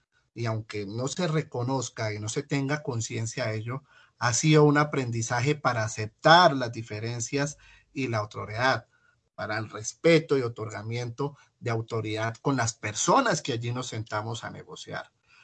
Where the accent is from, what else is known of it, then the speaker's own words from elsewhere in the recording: Colombia; todos estos temas que nos han venido aquejando como colombianos.